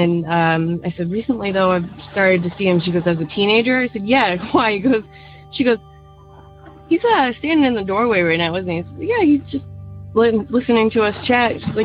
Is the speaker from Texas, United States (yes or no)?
no; Worcester, Massachusetts, United States; I'm originally from Worcester, Mass.